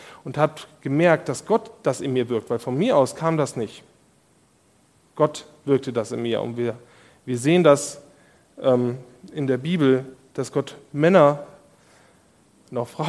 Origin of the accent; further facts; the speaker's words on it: Germany; now in United States; ich als Deutscher, mir war es dann komisch